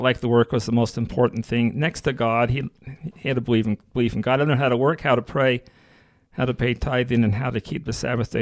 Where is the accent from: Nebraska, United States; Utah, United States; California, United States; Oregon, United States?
Utah, United States; Monticello; I was born and raised in Monticello, Utah. I was the sixth child out of seven children that my parents had.